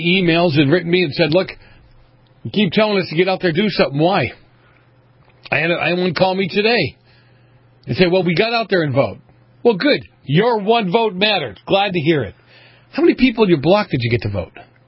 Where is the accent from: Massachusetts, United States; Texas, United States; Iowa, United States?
Massachusetts, United States; Boston; moved away; I grew up around Boston politics. I know how some of this works. I've come a long way since I moved out here from Boston.